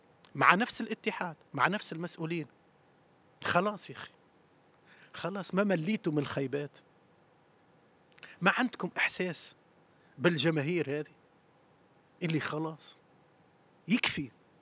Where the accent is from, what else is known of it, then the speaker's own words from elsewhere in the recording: Tunisia; وبركان هذا نشترك فيه احنا التوانسة الكل. يعني انا لما تونسي يسمعني نقول الكلام هذا يعرف انا شو قاعد نحس